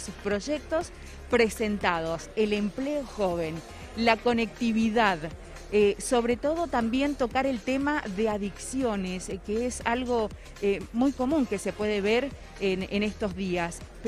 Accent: San Juan, Argentina; así somos los sanjuaninos.

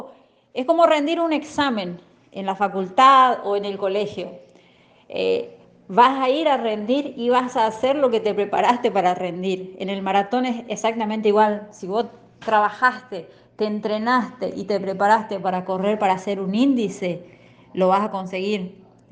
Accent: Argentina; hoy soy recordista argentina.

